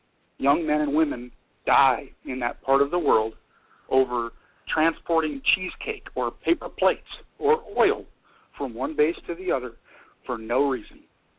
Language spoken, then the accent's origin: English; Washington, United States; I'm from Washington State.